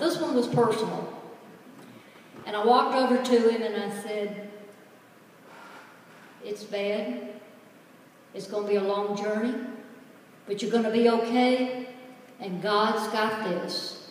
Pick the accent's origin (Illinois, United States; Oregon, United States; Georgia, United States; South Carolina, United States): Georgia, United States; That's a Southern expression. I'm from Georgia.